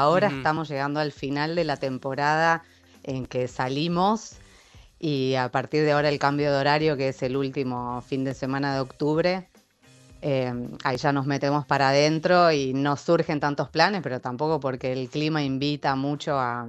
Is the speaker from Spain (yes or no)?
no; Argentina; now in Denmark; Y siempre va a ser argentino